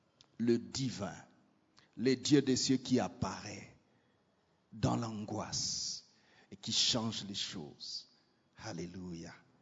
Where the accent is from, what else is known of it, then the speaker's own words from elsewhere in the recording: Goma, North Kivu, DR Congo; Je suis un petit monsieur de Goma. Je suis né à Birere, à la petite barrière.